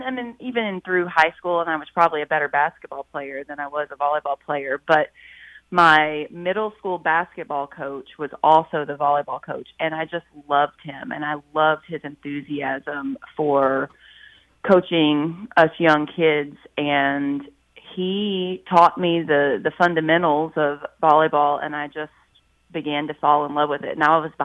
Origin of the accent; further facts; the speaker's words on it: Nashville, Tennessee, United States; I'm actually from Nashville.